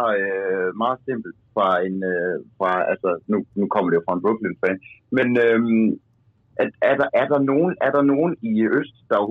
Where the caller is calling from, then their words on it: Skødstrup, Central Denmark Region, Denmark; Altså, jeg er med fra Skødstrup, lidt udenfor.